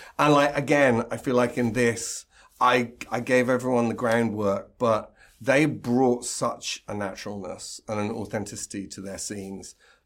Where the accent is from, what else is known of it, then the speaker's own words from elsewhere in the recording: United Kingdom; I don't think as British people, we realise the pop cultural footprint that … had in the States compared with here.